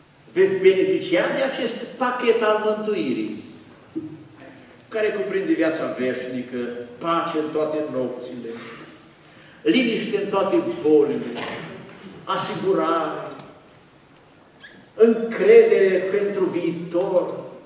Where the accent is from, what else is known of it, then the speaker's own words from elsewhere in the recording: Apuseni Mountains, Romania; astăzi am trecut prin localitatea de unde sunt eu de origine, în zona Munților Apuseni